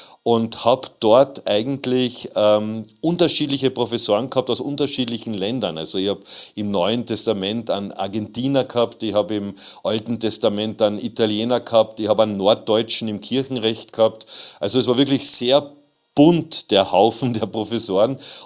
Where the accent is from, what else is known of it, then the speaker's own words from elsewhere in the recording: Klagenfurt, Carinthia, Austria; Und bei uns zu Hause in Klagenfurt St. Ruprecht war es so